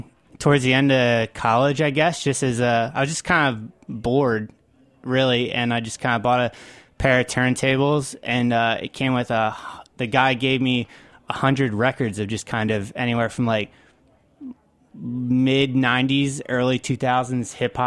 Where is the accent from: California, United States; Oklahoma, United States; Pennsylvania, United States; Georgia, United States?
Pennsylvania, United States; I'm from South Central Pennsylvania, York County, just kind of a pretty small rural town that, you know, no one would know of, so.